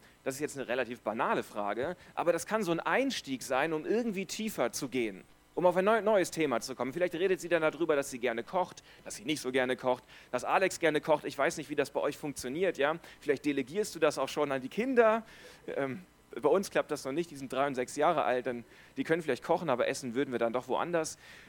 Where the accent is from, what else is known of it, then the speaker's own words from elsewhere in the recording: Germany; now in Buchs, Switzerland; ich bin verheiratet, habe zwei Kinder, komme aus Buchs und ich bin Deutscher. Mir fällt das mit dem Hochdeutschreden jetzt also nicht so schwer. Es ist für mich Standard, ja. Das mit dem Schweizerdeutschreden würde mir schon etwas schwieriger fallen.